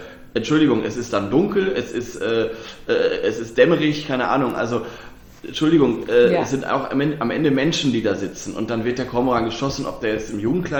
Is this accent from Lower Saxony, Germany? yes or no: yes; Lower Saxony, Germany; born there; Ich komme ja aus Niedersachsen gebürtig